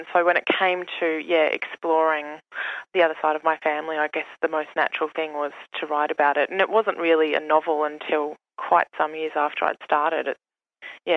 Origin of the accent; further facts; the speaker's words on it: Melbourne, Victoria, Australia; I grew up in Melbourne in an area that was in the 80s predominantly migrant, and lots of Turks, lots of Lebanese, lots of Italians. So all my Turkish family were in Turkey